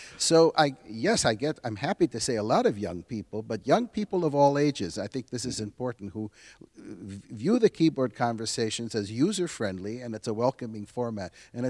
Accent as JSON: {"language": "English", "town": "Chicago", "region": "Illinois", "country": "United States", "accent": "Chicago", "said": "Yes, with my Chicago accent."}